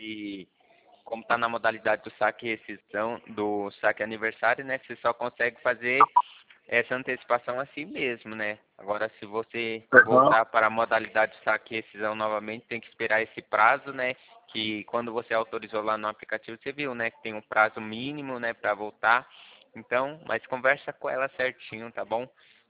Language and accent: Portuguese; Botujuru, São Paulo, Brazil; Eu sou de Botujuru.